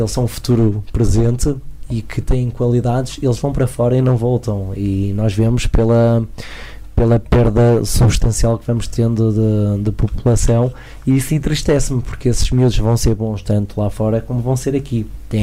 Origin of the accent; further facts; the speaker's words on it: Lamego, Viseu, Portugal; sempre que eu dizia que venho de Lamego ou de Portugal, era tratado de uma forma.